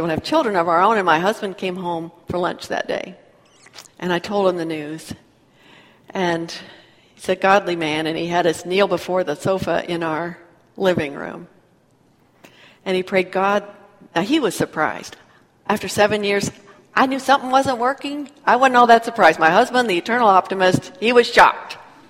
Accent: California, United States; also born or lived in Texas; I will freely admit, I grew up in California and in Texas, where how a woman looks is important.

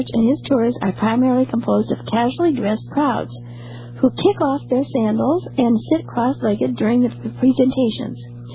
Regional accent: Ohio, United States; moved away as an adult; So I'm from Ohio, and somehow that flipped into there, and I haven't been living in Ohio for most of my married life, which is 60 years.

